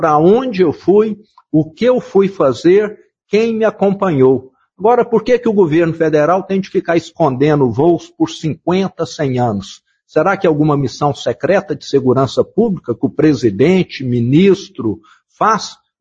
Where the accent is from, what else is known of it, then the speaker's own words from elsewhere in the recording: Minas Gerais, Brazil; para mim que sou mineiro, governador de Minas